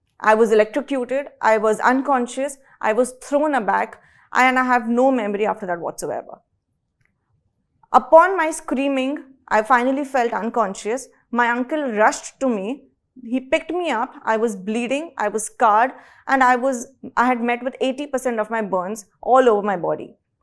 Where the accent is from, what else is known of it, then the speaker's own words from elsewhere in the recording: Mumbai, Maharashtra, India; I'm from Mumbai.